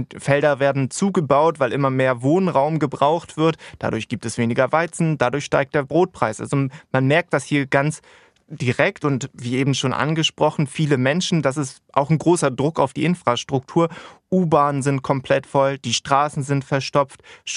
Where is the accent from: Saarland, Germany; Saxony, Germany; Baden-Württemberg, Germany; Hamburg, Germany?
Baden-Württemberg, Germany; Stuttgart; now in Cairo, Egypt; Ich komme eigentlich aus Stuttgart und das ist ja schon für viele eine schreckliche Autostadt